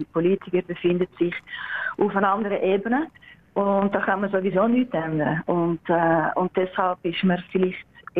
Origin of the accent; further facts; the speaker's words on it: Belgium; now in Switzerland; Ja, es ist als Belgier, ich weiß nicht, Belgien ist eben in der Schweiz oder allgemein nicht so bekannt